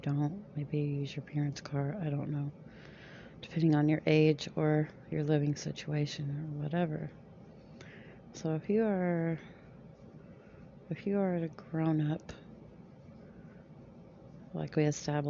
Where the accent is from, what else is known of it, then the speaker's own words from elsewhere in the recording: Texas, United States; I am from Texas in the United States.